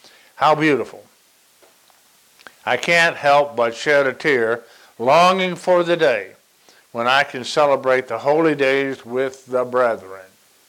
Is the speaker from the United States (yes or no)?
yes; Georgia, United States; I grew up in the Protestant church in Georgia, and I attended those services that they held at that time.